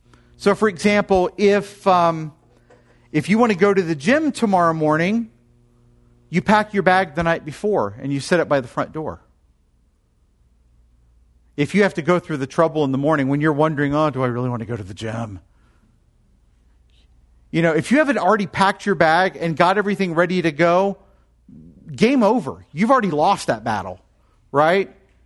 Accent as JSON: {"language": "English", "region": "the South", "country": "United States", "said": "I'm from the South, I can do this."}